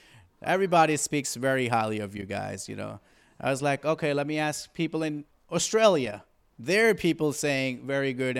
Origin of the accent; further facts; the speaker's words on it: Pakistan; now in New York, United States; So overall, I was born and raised in Pakistan